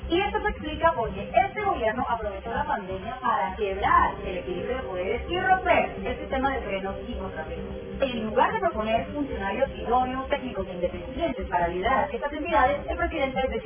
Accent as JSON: {"language": "Spanish", "country": "Colombia", "said": "soy activista política colombiana"}